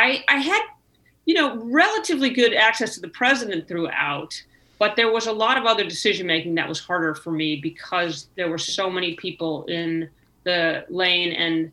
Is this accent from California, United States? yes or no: yes; California, United States; I think I was young and I was female and I was from California